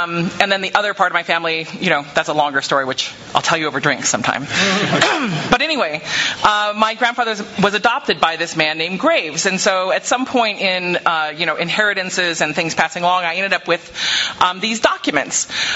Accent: Colorado, United States; I'm actually from Colorado

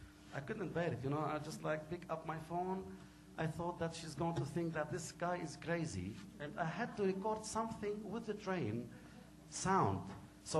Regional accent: Lebanon; So I'm going to demonstrate like some of the rhythms that we use in Lebanon. I'm from Lebanon.

